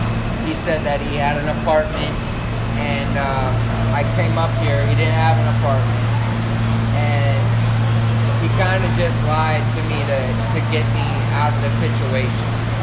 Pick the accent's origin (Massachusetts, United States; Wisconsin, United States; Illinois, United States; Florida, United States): Florida, United States; Miami; I'm from Miami, it was really hot, I had the car running